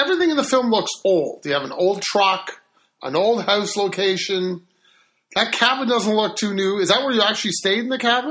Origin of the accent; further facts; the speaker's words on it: Canada; As a Canadian, I'm going to suggest sleeping bags.